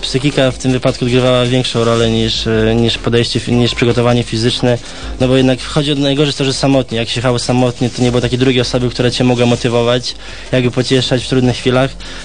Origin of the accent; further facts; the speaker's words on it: Białystok, Podlaskie Voivodeship, Poland; że jestem z Białegostoku